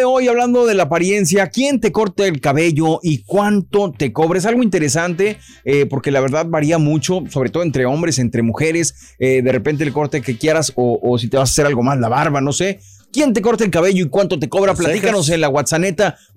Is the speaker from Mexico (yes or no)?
yes; Mexico; soy mexicano